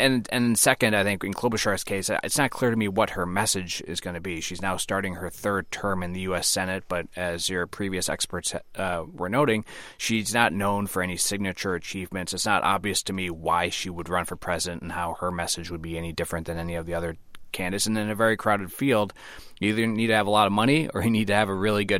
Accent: St. Paul, Minnesota, United States; I am. I grew up in St. Paul.

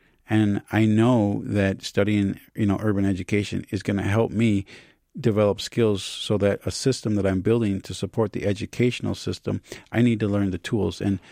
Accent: Minnesota, United States; born there; also born or lived in Gambia; You know, I was born here, but my family at a very early age wanted to make sure that I understood

